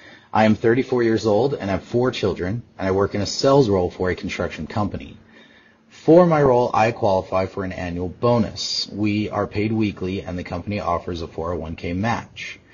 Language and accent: English; Layton, Utah, United States; I'm from Layton, Utah.